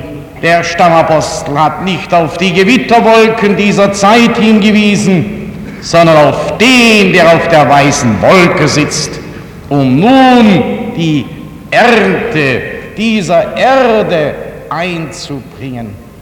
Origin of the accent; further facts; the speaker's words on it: Baden-Württemberg, Germany; Ich komme aus einer Kleinstadt im Schwarzwald